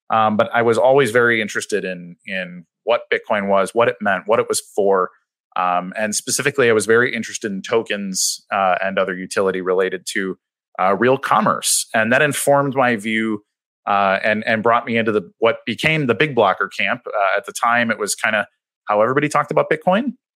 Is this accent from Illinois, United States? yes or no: yes; Chicago, Illinois, United States; I'm probably going to call Åger Hansen because I'm from Chicago and that's how that name looks to me.